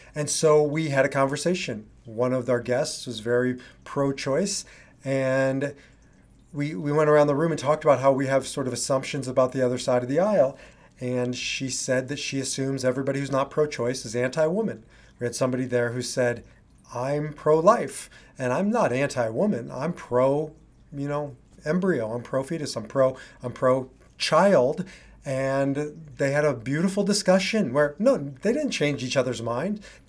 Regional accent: Omaha, Nebraska, United States; I grew up in Omaha, Nebraska, and most of my friends were evangelical Christians.

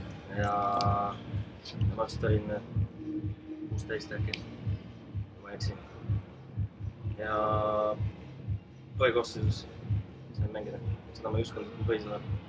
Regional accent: Saare County, Estonia; olen Saaremaal sündinud ja üles kasvanud siin koolis käinud. Ja siia ma olen jäänud, et kuskilt mujalt ei ole huvi tuntud.

